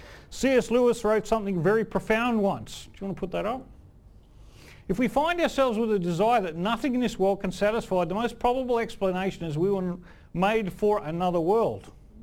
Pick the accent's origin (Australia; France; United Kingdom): Australia; accent: ocker; I'm too Australian. I've got too much of an ocker accent.